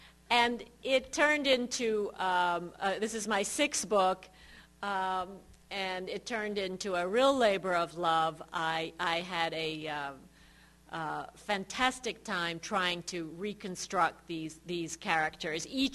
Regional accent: Hungary; now in United States; It used to drive me crazy when I would say that I was from Hungary, and people would say, oh, I know a Bulgarian too, or I know a Czech.

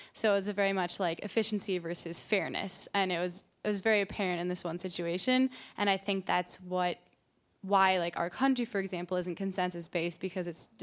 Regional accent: St. Paul, Minnesota, United States; I'm from St. Paul.

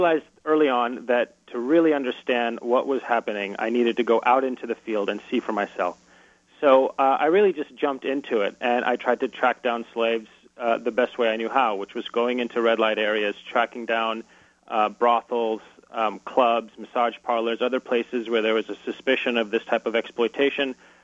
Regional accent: United States; I was a researcher from the United States trying to understand the nature of this exploitation.

